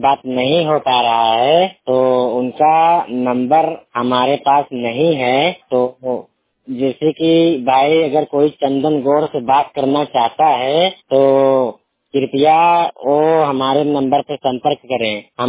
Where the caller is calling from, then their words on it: Maharajganj, Uttar Pradesh, India; पत्तूपुर महाराजगंज जिला जौनपुर से।